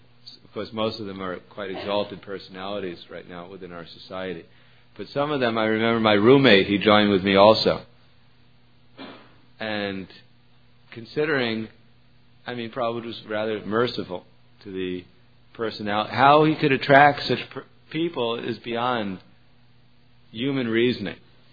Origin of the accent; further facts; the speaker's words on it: New York, United States; So although I grew up in New York, I was terrified going to the temple there